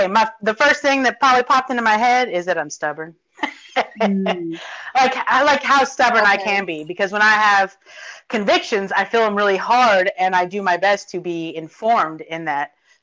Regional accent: California, United States; now in Tennessee, United States; I'm from California, though. I don't want to get it twisted. I'm not that country.

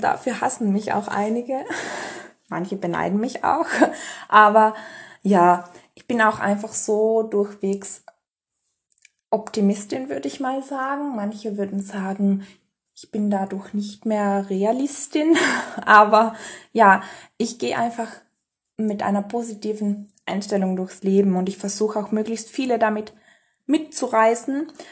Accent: Innsbruck, Tyrol, Austria; ich bin 26, ich komme aus Österreich. Genauer gesagt aus Innsbruck. Ich bin also ein absolutes Kind der Berge.

